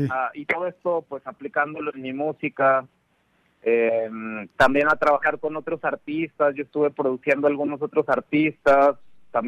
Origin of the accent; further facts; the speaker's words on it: Torreón, Coahuila, Mexico; cuando recién llegué acá a la comarca de regreso, porque yo soy de aquí de Torreón.